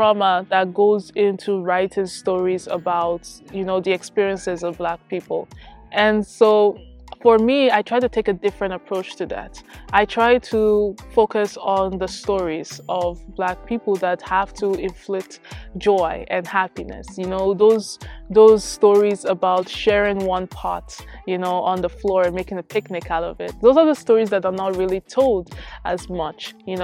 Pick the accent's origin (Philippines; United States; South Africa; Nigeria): Nigeria; Lagos; first language Yoruba; I am from Africa, specifically I'm from Nigeria. I'm part of the Yoruba tribe. So that means that I pretty much grew up in Lagos and Oja State, and I speak Yoruba.